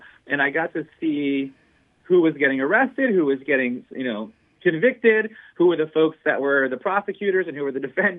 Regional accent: Norwich, Connecticut, United States; now in Puerto Rico; I'm originally from Connecticut, from Norwich, Connecticut, actually. I currently live in Puerto Rico, but I am currently today in Connecticut.

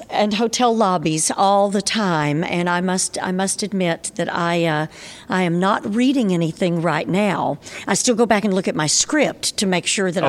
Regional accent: Texas, United States; I've lived back in my home state of Texas while I was raising my son because I wanted him to get to be around relatives

